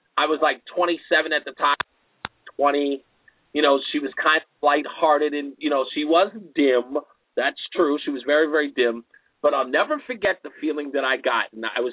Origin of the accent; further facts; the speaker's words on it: Arizona, United States; So, I'm a girl from Arizona, and we were at a friend's house in the Bronx